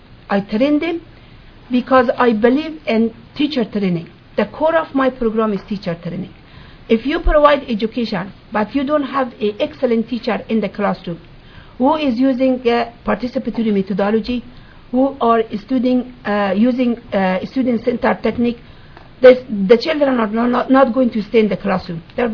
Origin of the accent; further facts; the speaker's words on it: Herat, Afghanistan; I born and grown up in Afghanistan, in Herat, Afghanistan. It's one of the second largest province of Afghanistan.